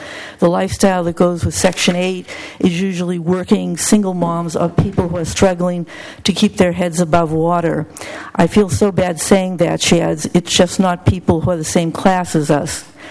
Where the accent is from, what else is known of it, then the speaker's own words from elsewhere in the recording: Boston, Massachusetts, United States; I grew up in Boston. I appreciate historic architecture